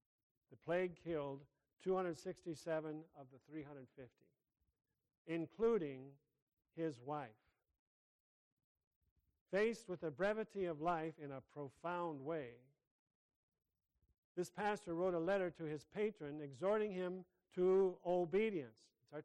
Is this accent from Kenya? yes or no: no; South Dakota, United States; back in my hometown, small town in South Dakota